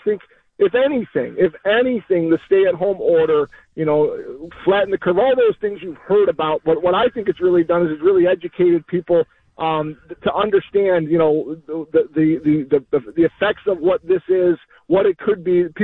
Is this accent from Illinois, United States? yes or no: yes; Palatine, Illinois, United States; I was born and raised here in Palatine and been here my whole life. My dad was raised here in Palatine